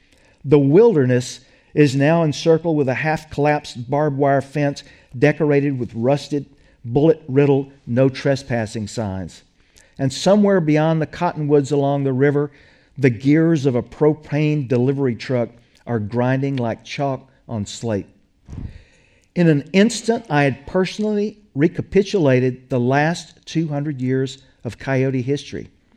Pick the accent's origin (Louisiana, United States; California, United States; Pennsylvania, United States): Louisiana, United States; And as I grew up in Louisiana in the early 1960s, at the age of 14, I suddenly found myself surrounded by coyotes.